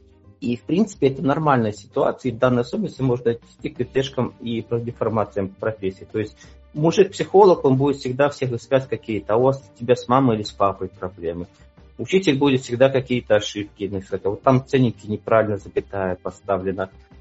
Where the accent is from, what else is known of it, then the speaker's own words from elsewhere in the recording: Belarus; И белорусский язык я не любил, хотя я белорус, и мне не нравился.